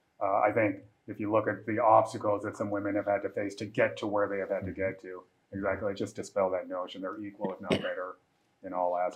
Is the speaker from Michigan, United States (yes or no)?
yes; Detroit, Michigan, United States; So I'm from Michigan. I grew up in Detroit. I live in Detroit now.